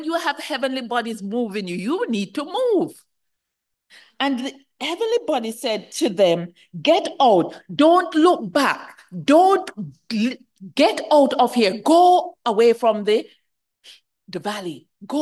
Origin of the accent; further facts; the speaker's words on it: Jamaica; As I said, I'm from Jamaica, and there are times in Jamaica where when it rains